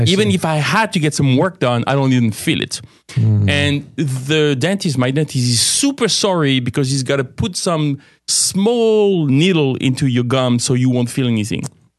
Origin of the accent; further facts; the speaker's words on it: France; So I grew up in France.